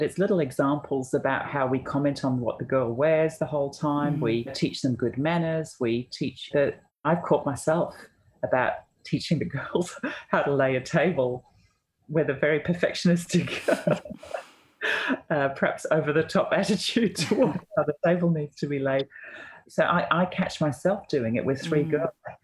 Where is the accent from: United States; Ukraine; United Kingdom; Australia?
Australia; But we as Australian women are more attracted to the macho version.